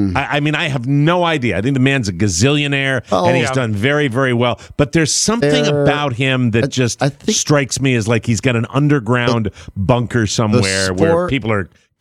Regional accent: Florida, United States; Up there in my home state of Florida, right up there in Jacksonville, empty building.

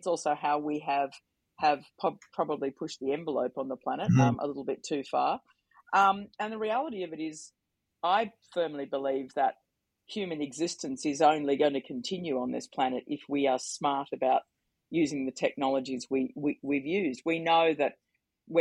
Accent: Australia; now in London, United Kingdom; as the Aussie in London, I'm sort of sitting here saying, yes, well, that's what you're going to need to do.

